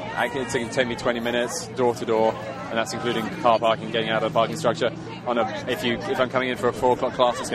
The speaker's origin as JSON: {"language": "English", "town": "Southampton", "region": "South East England", "country": "United Kingdom", "said": "From Southampton, which is about an hour away from London."}